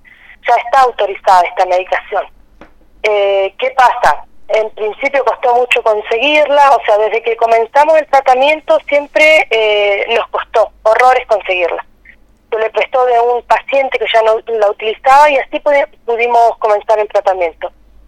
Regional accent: Tricao Malal, Neuquén, Argentina; somos del Tricao Malal, estamos a 500 kilómetros de la capital.

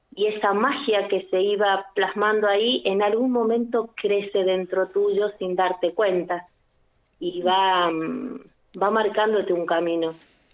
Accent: Catamarca, Argentina; born there; Nací en Catamarca, amo Catamarca, amo Tinogasta, ¿cómo puede ser?

